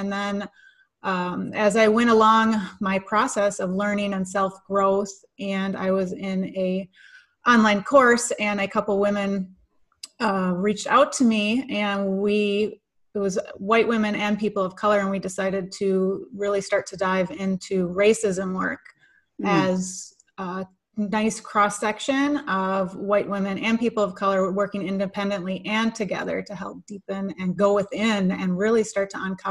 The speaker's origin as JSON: {"language": "English", "town": "Madison", "region": "Wisconsin", "country": "United States", "tie": "born or raised there", "said": "So, longer story, I grew up in Madison, Wisconsin, which is fairly progressive"}